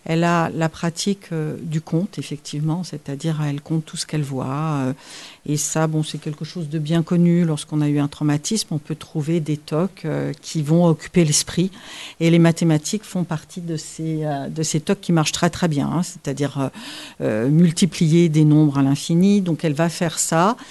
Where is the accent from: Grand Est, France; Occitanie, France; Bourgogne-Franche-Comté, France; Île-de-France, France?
Bourgogne-Franche-Comté, France; Dijon; born there; Je suis née à Dijon, c'est une ville que j'aime beaucoup.